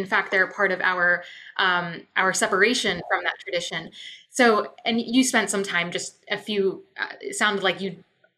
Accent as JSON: {"language": "English", "country": "United States", "said": "And as an American, I'm very curious about"}